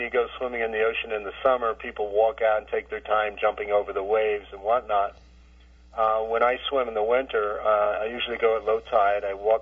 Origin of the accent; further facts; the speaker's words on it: New Jersey, United States; Well, fortunately, I grew up on the Jersey shore, literally blocks from the ocean.